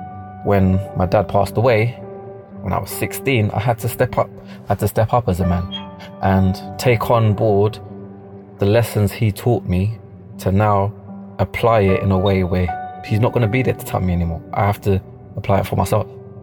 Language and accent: English; London, United Kingdom; I grew up in South London